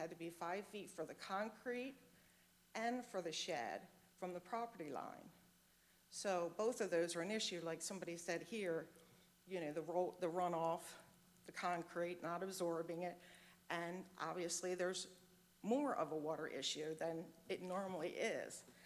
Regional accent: Missouri, United States; Okay, so I know you know I'm from Missouri, but I own the house right next to Sandy

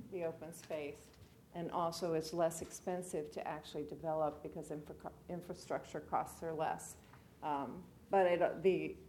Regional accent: Milton, Delaware, United States; I am from Milton, Delaware

